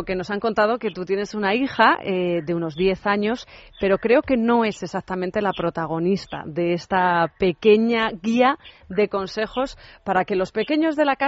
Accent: Spain; Normalmente en España las madres somos muy madrazas

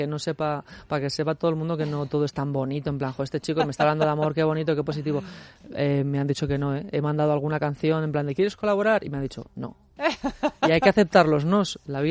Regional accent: Valladolid, Castile and León, Spain; Yo soy de Valladolid y estaba pasando unos días allí

